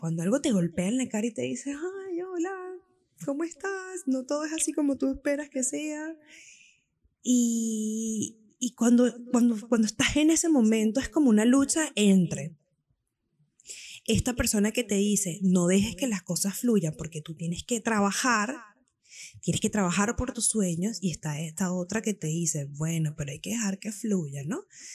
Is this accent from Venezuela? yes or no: yes; Venezuela; yo soy venezolana